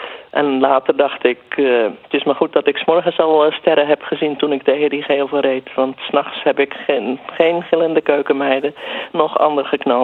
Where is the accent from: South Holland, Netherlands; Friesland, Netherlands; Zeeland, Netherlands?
Zeeland, Netherlands; Brouwershaven; In de jaren 50, in Brouwershaven.